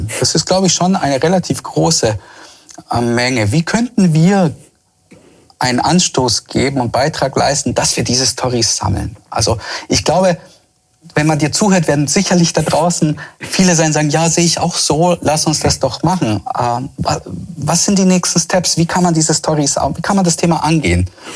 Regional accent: Bosnia & Herzegovina; Du weißt ja auch, ich komme ursprünglich aus Bosnien, ja.

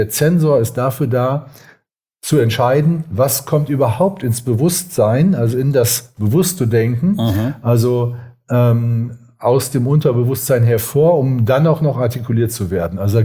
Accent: Osnabrück, Lower Saxony, Germany; ich bin ja in Osnabrück sozusagen groß geworden

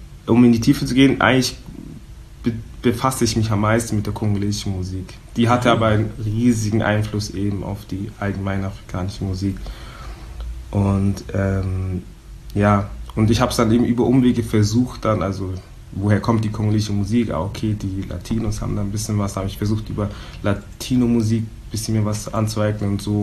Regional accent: Southern Germany, Germany; now in Berlin, Germany; 25 Jahre jung, geboren und aufgewachsen in Süddeutschland, aber lebe seit ein paar Jahren in Berlin. Was aber eben heute wichtig sein wird, ist, dass meine Wurzeln in Angola und Kongo liegen.

